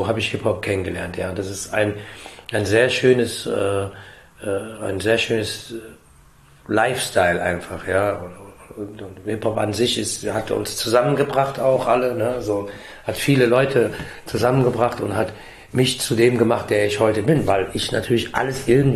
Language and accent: German; Frankfurt, Hesse, Germany; weil wir trotzdem Deutsche sind, ja, weil wir hier geboren sind und uns auch als Frankfurter sehen. Ich sehe mich absolut als Frankfurter und auch als Deutscher, ja. Aber ich habe ja Roots